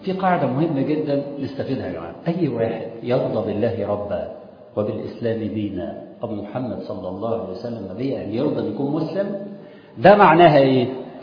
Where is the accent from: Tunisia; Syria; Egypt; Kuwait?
Egypt; انا خلاص انا مصري